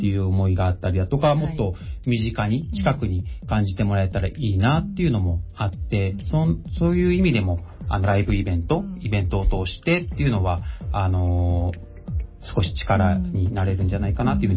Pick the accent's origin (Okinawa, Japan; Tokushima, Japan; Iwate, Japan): Okinawa, Japan; moved away as an adult; also born or lived in Tokyo / Kanagawa; 僕は沖縄出身でもう高校卒業してからはずっと東京、うん、神奈川にいますね